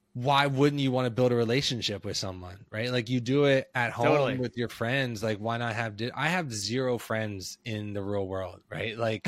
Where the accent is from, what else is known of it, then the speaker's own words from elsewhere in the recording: Philadelphia, Pennsylvania, United States; I grew up in Philadelphia. So therefore, it's a relatively big city.